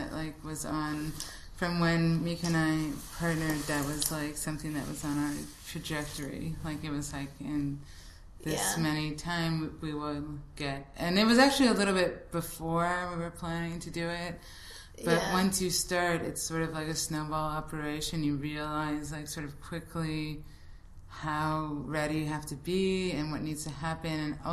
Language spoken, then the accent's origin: English; Canada; I'm Canadian, and you get this thing after you graduate called an OPT